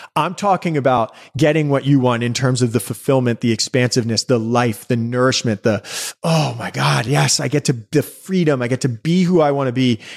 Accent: New York City, New York, United States; Growing up in New York City, like, you know, some of my friends, their parents were artists and they lived in lofts in Dumbo before Dumbo was what you know Dumbo to be now.

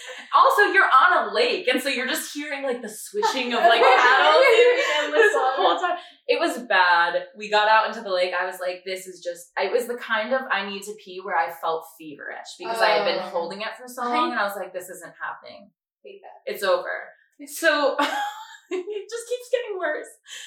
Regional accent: Connecticut, United States; I'm from Connecticut. I rode crew.

